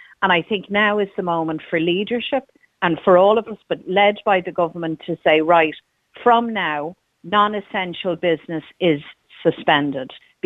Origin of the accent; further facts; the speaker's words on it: Ireland; And a bit of fun and local story, because we're Irish, for God's sake.